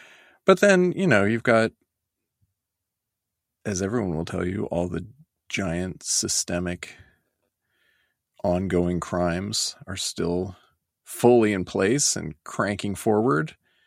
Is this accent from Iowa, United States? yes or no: no; Oregon, United States; I grew up in Oregon, which is an extremely historically white place